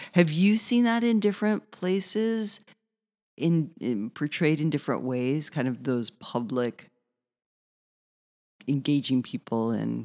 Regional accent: New Orleans, Louisiana, United States; I grew up in New Orleans, and so we would go to Mardi Gras, and Mardi Gras is not necessarily what people might think

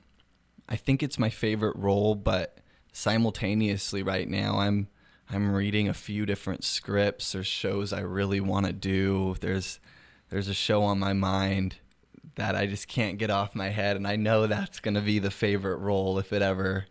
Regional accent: Weaverville, California, United States; Well, I grew up in Weaverville over the hill

